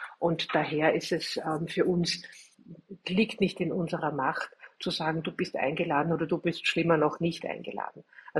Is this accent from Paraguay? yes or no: no; Austria; bei uns in Österreich jedenfalls, ja, bei uns ist einfach